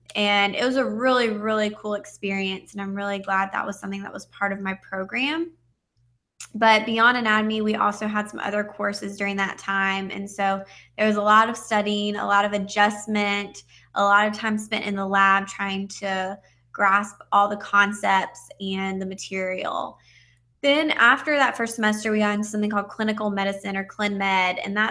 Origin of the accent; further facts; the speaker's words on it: Georgia, United States; I am from Georgia, and I graduated high school in 2008. I went to the University of Georgia.